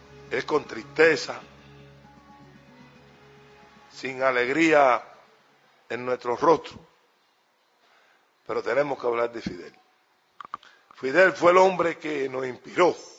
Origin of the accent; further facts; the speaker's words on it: Condado, Sancti Spíritus, Cuba; estando yo en Condado, mi pueblo natal